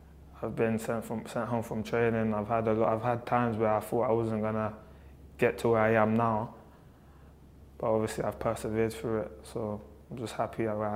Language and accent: English; Brixton, London, United Kingdom; I actually grew up in Brixton. Yeah, I grew up in Brixton when I was younger, and then I've been moving houses. I moved from Croydon, Fulton Heath, but now I live in West Norwood.